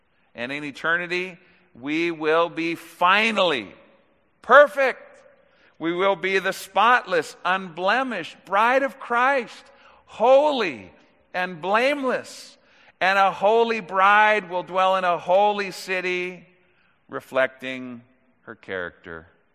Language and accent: English; Sun Valley, California, United States; I hate to say this, but we used to call Sun Valley Scum Alley, my hometown.